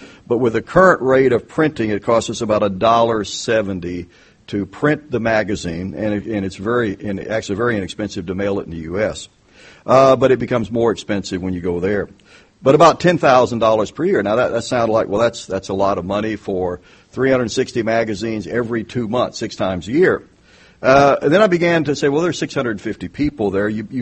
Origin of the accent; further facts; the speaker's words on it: the South, United States; Well, I grew up in the South as well